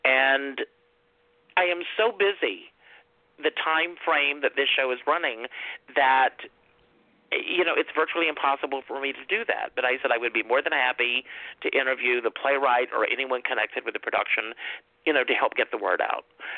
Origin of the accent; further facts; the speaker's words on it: Conway, South Carolina, United States; Well, I grew up in Conway, South Carolina.